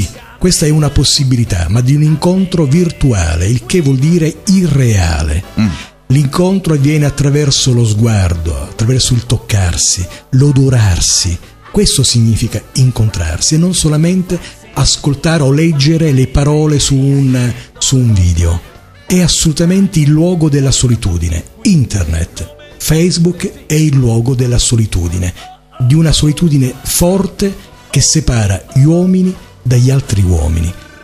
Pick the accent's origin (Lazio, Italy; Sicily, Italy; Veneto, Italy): Sicily, Italy; Santa Margherita di Belice; now in Sciacca, Italy; Sono originario di Santa Margherita, ma ho fatto la scelta per amore, di venire a abitare a Sciacca durante il periodo del liceo.